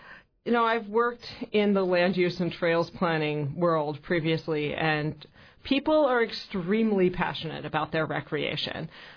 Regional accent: Juneau, Alaska, United States; I'm from Juneau, but I worked elsewhere for a long time until coming back to take this job.

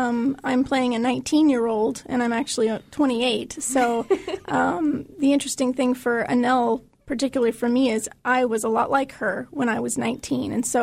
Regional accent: Florida, United States; born there; also born or lived in Tampa / New Orleans; I was born in Florida and my family's Coast Guard family, so we've moved a lot of different places. And so we lived in Tampa. We also lived in New Orleans, Louisiana, for 1990 to 1992

